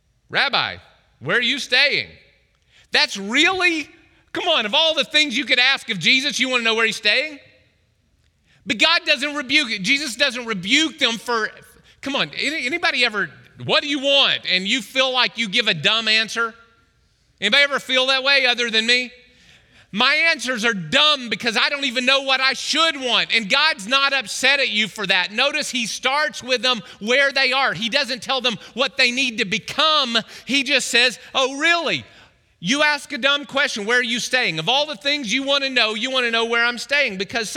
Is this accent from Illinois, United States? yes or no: no; Oklahoma, United States; The wind, I grew up in Oklahoma.